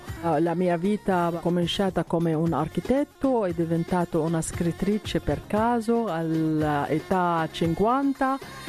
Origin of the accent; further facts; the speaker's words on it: Damascus, Damascus Governorate, Syria; born there; Italian is a second language; moved away; also born or lived in Amman / Beirut / Cairo; Sono nata a Damasco perché la mia mamma, Damasco siriana, e la mia papà palestinese, loro hanno vissuto a Gerusalemme.